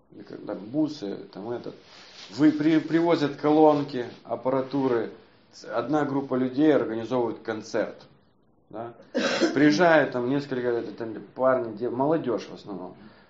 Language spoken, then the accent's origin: Russian; Zaporizhzhia, Zaporizhzhia Oblast, Ukraine; now in Kyiv, Ukraine; я из Запорожья переехал.